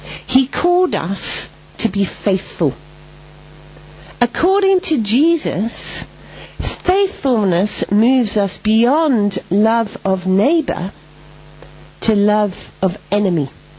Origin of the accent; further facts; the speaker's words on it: England, United Kingdom; I, being naively English